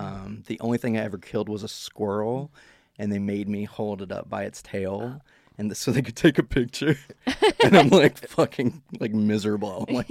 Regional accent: Baptist Valley, Virginia, United States; born there; So I was born in Baptist Valley, Virginia.

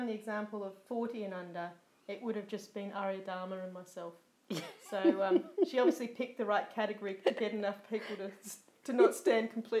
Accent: Melbourne, Victoria, Australia; I'm from Melbourne in Australia

